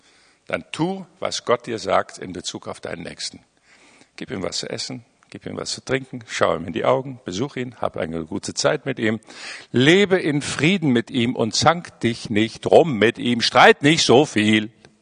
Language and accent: German; Poland; Dann dachte ich, Junge, du bist hier in kommunistischen Polen aufgewachsen.